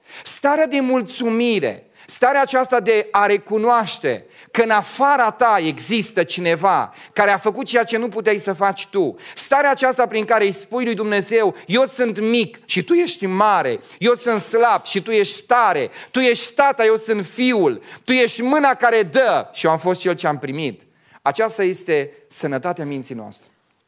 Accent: Moldavia, Romania; Nu știu, noi suntem moldoveni, eu sunt moldovean. Când am venit în București, mi-au zis ăștia că sunt șapcă.

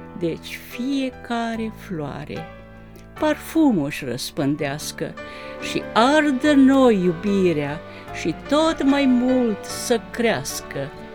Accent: Ploiești, Prahova, Romania; În Ploiești, da. Sunt ploieșteancă

